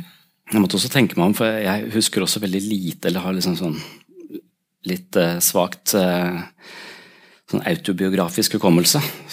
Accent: Tønsberg, Vestfold, Norway; Jeg vokste opp I Tønsberg, det litt sånn overfladisk sted egentlig.

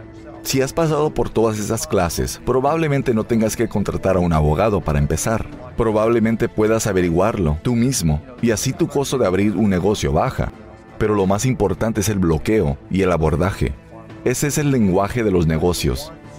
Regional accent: Pittsburgh, Pennsylvania, United States; Crecí en Pittsburgh, así que probablemente con menos de 12 años salía y compraba tarjetas de béisbol que coleccionaba.

